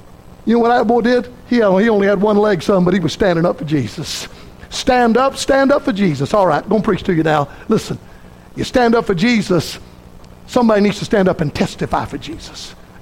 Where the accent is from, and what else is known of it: Gulf Coast, United States; born or raised there